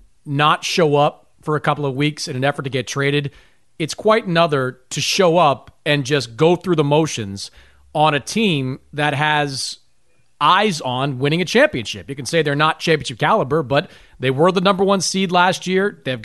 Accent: Boston, Massachusetts, United States; I mean, I grew up in Boston

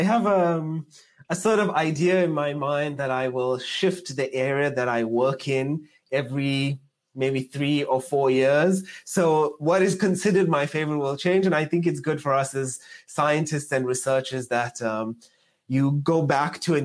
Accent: South Africa; goes back to the fact that I come from South Africa.

